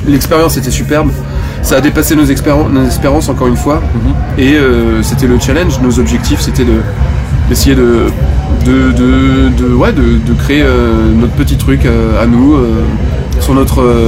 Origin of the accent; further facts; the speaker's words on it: Angers, Pays de la Loire, France; Ah, moi, je suis d'Angers.